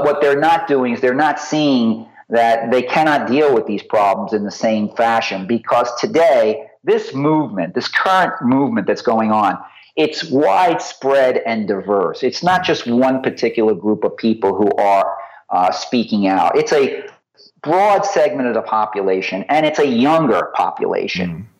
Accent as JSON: {"language": "English", "country": "United States", "said": "I really am thrilled to see young people speaking up, especially as an American"}